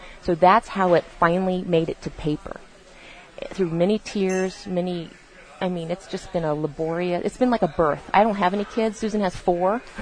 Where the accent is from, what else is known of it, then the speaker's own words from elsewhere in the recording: Virginia, United States; Or is it because I grew up gay in Virginia in a small town?